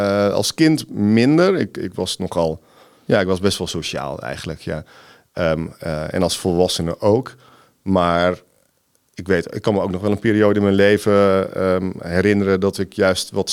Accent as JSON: {"language": "Dutch", "region": "Groningen", "country": "Netherlands", "tie": "born or raised there", "moved": "as an adult", "said": "Ik kom oorspronkelijk uit Groningen. Waar ik in een klein dorpje woonde."}